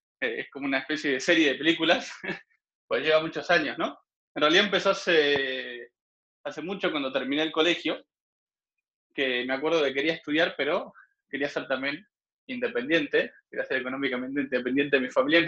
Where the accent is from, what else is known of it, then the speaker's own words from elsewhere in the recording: Argentina; en realidad vengo de Argentina, soy argentino.